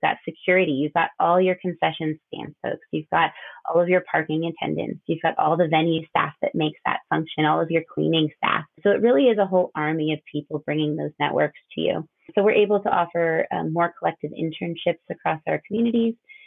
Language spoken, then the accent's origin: English; Illinois, United States; I know for myself, I grew up near Chicago and was brought up in a really traditional educational system